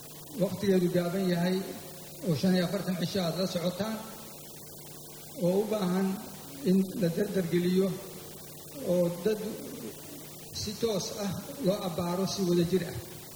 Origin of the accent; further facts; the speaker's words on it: Bosaso, Bari, Somalia; born there; waxaan ku dhashay magaalada Boosaaso waxaan wax ku bartay dalka gudihiisa